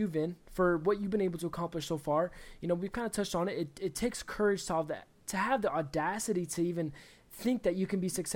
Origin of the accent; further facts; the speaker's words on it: Las Vegas, Nevada, United States; I'm in Utah right now. I'm from Las Vegas. But I'm about I'm about 4 hours from Denver.